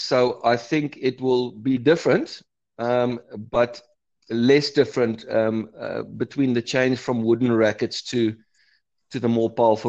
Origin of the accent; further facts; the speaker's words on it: Cape Town, Western Cape, South Africa; now in Johannesburg, South Africa; I grew up in Cape Town, and after my pro career, I built my dream house there on the ocean and living on the beach.